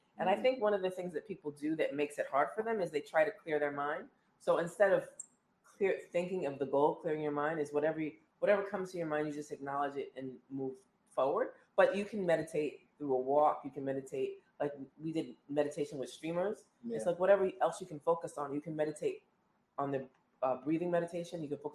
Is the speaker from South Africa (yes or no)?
no; New York, United States; I grew up in Long Island, so.